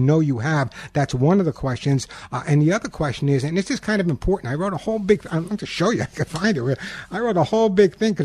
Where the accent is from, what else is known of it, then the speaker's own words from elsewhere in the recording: New York City, New York, United States; also born or lived in Long Island; I grew up in New York. Of course, you would never know that. And I spent a lot of time, before I moved to Long Island, a lot of time in Queens and the Bronx.